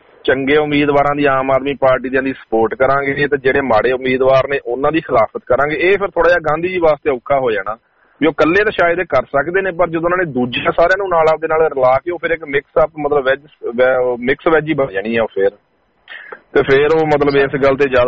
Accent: Punjab, India; ਤੁਸੀਂ ਵੀ ਪੰਜਾਬੀ ਹੋ, ਮੈਂ ਵੀ ਪੰਜਾਬੀ ਹਾਂ

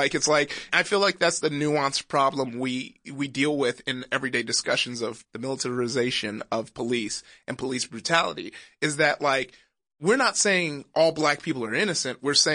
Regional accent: Compton, California, United States; But yeah, growing up in Compton, I was in Compton probably till about my sophomore year, but I started going to school in Downey at eighth grade

